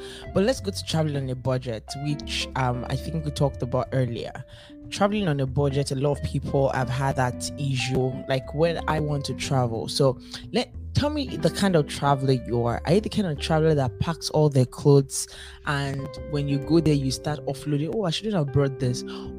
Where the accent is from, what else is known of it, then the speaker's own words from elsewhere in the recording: Nigeria; So, as a Black person, as an African, as a Nigerian, do you think that our mindset would have changed